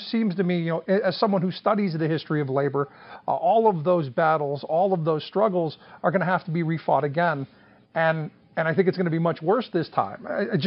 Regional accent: Cleveland, Ohio, United States; I grew up in Cleveland.

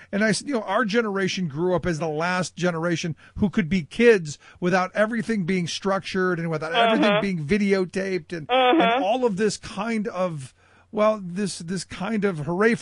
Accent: Cleveland, Ohio, United States; I mean, I went back to my hometown of Cleveland

